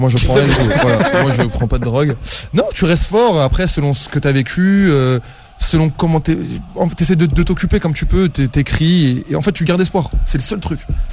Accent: France; Je suis français, j'exerce en France.

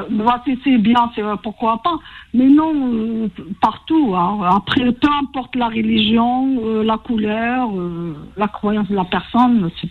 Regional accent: Algeria; Non, je suis brune, hein, je suis algérienne.

